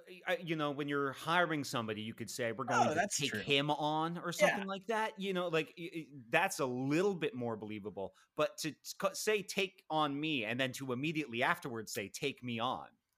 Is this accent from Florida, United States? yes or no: no; California, United States; I'm from the Bay Area.